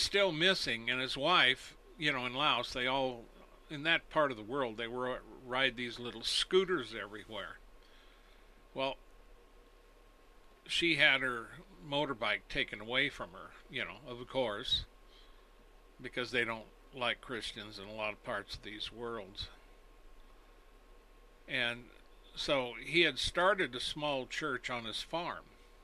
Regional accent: United States; And I say collectively we, you know, just because I'm an American.

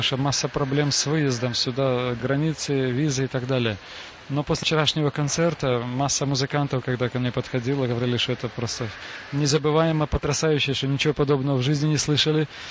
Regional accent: Ukraine; now in Czechia; приехал в Чехию, я был никто. И мне пришлось все сначала, так сказать, испытать вот это становление, как украинец

